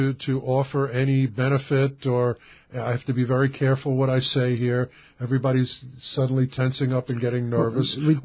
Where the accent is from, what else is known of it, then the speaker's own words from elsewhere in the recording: Brooklyn, New York, United States; Listen, I'm from Brooklyn, and I'm an investigator.